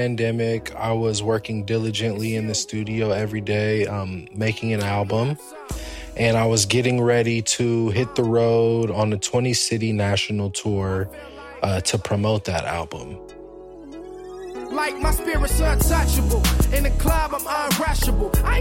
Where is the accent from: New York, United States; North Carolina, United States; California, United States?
California, United States; Los Angeles; I come from the Leimert Park, Baldwin Hills community of Los Angeles. We're a predominantly African-American community.